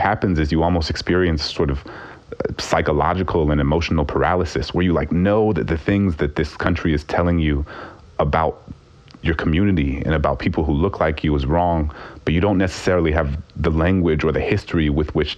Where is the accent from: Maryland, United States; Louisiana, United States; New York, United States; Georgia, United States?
Louisiana, United States; New Orleans; I remember growing up in New Orleans and being inundated with these messages, some implicit, some explicit, about why New Orleans was the way that it was, right?